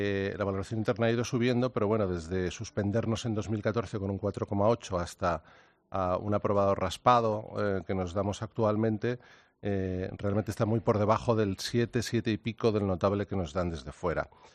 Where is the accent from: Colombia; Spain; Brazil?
Spain; Somos exploradores españoles, descubrieron más de un tercio del planeta Tierra.